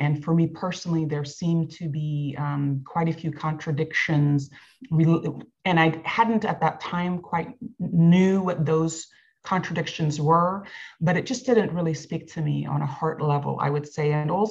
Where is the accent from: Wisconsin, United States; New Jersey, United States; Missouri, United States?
Wisconsin, United States; Madison; also born or lived in Chicago; I was born in Chicago, but raised in Madison, Wisconsin in the 70s.